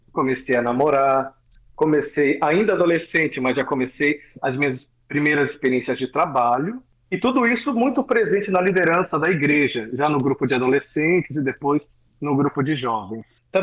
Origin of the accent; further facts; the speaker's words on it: Acre, Brazil; moved away as an adult; now in São Paulo, Brazil; eu sou natural do estado do Acre, no norte do país. Vivo em São Paulo há 16 anos, mas até os 20, 21 anos eu morei lá.